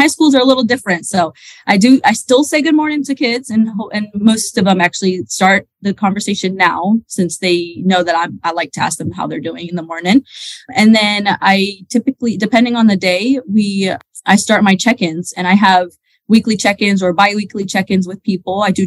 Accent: United States; I'm American. I'm an Arab American. My parents are Palestinian, and they immigrated here when they were young.

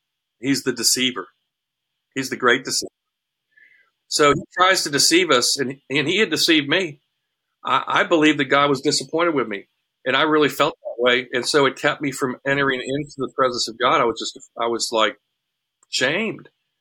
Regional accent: Huntsville, Alabama, United States; I'm a NASA kid, okay? I grew up in Huntsville, which is where we built the space shuttle.

